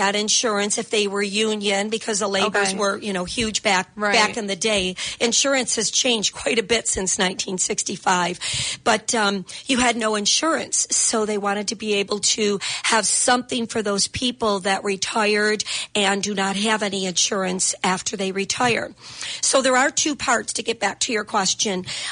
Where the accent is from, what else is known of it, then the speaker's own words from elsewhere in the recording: Lockport, New York, United States; I'm a lifelong member of Lockport, New York. Grew up here.